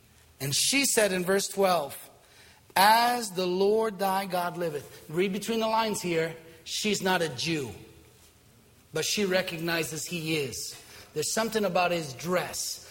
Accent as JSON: {"language": "English", "country": "Italy", "moved": "yes", "lives_now": "United States", "said": "You've got to remember, I'm from Italy. When we get in trouble, we know what to do. We came to Boston and we figured things out."}